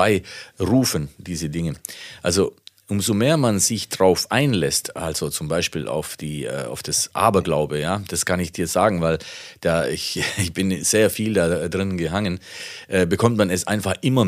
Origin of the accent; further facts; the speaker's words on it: Italy; now in Germany; Du weißt ja, bei uns in Italien ist ja die Zahl 13 eine Glückszahl und hier ist sie eine Pechszahl.